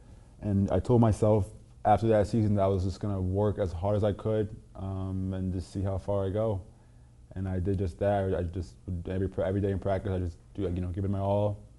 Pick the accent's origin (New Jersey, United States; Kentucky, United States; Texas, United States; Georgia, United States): New Jersey, United States; Cedar Grove; So I was born in Jersey. A big town actually called Jersey City was where I was born. I grew up in a small town called Cedar Grove in New Jersey. Small town, not really, not much going on, but we took pride in, you know, where we grew up.